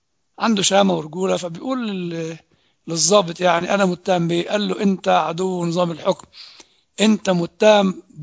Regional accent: Egypt; بتكلم أولا كمصري

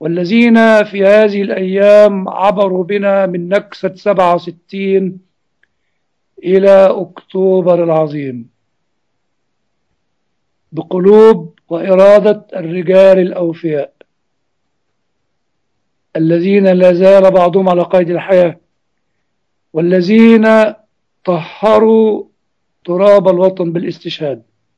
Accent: Egypt; أنا مصري أولا وثانيا وثالثا، ومسيحيتي هي علاقة بيني وبين الله

